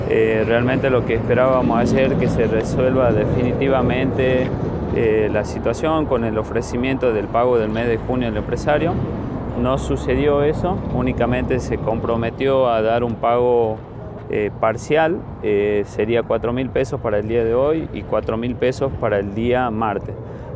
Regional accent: Tucumán, Argentina; somos tucumanos

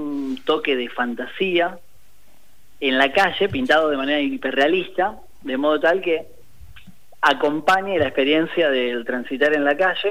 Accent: Buenos Aires, Argentina; No, pero soy de Almagro.

